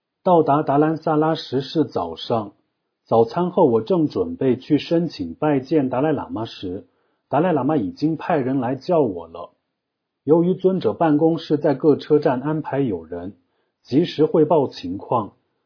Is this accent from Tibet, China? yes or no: yes; Tibet, China; 中国共产党政府给我们西藏人制造了目前的困境，这是我们无法忍受的。